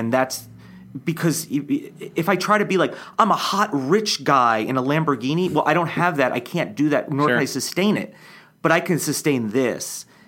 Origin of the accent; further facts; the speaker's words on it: New York, United States; also born or lived in New Jersey; New York. I was born in New Jersey, and then I grew up in New York.